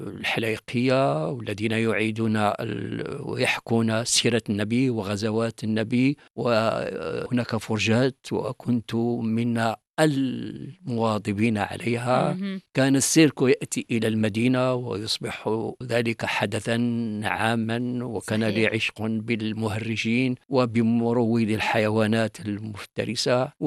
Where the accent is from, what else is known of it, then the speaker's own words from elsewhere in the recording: Berkane, Oriental, Morocco; born there; فرأيت النور في مدينة أبركان التي هي أخذت الاسم من ولي صالح بالمدينة يسمى سيدي أحمد أبركان. وأبركان بالأمازيغية تعني الأسود،